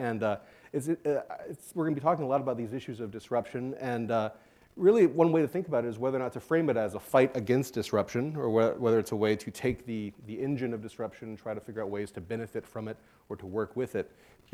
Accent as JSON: {"language": "English", "country": "United States", "said": "I am from the United States, but I am a great Canadaphile."}